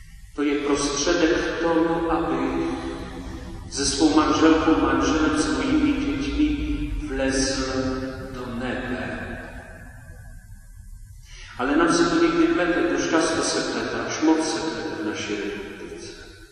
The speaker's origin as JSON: {"language": "Czech", "region": "Moravia", "country": "Czechia", "said": "aspoň u nás na Moravě, na Slezsku."}